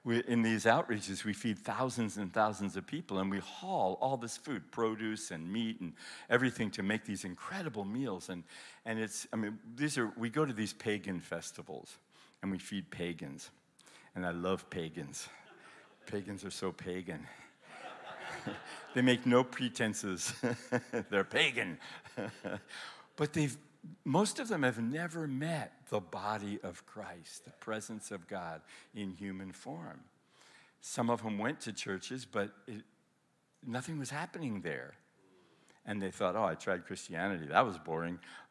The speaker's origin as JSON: {"language": "English", "region": "Colorado", "country": "United States", "said": "I'm from Colorado. We're all hunters, and so we've got all this wild game frozen."}